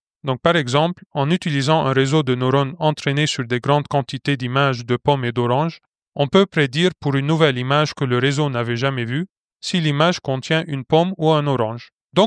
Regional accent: Lebanon; now in Lyon, France; je suis originaire du Liban. Je suis actuellement ingénieur de recherche et d'innovation basé à Lyon.

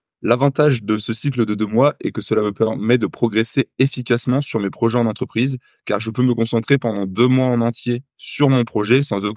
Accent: Reims, Grand Est, France; j'ai 23 ans et je suis originaire de Reims.

